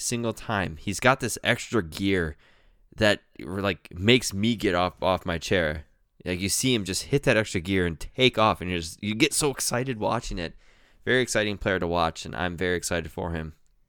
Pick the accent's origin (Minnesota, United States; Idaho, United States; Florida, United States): Minnesota, United States; I'm from Minnesota. How else would I stare at things?